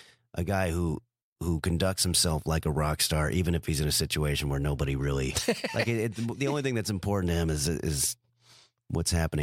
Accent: La Crescenta, California, United States; When I travel, when I tell people I grew up

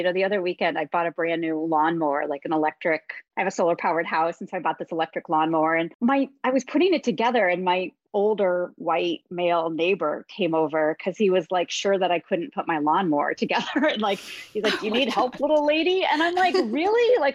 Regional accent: Midwest, United States; You know, I grew up in the Midwest and my, you know, my people are pioneer people.

